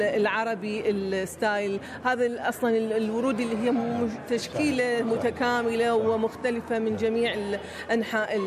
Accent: Iraq; وأنا كنت من الناس الأوائل اللي بديت وياهم أنا وكم عراقي.

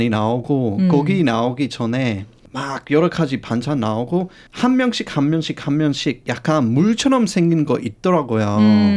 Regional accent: Australia; Korean is a second language; 저는 조금 더러운 호주 사람인

